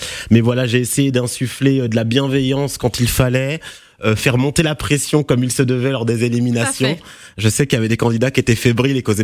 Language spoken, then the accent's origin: French; DR Congo; Moi, je suis congolais, donc on va dire que voilà.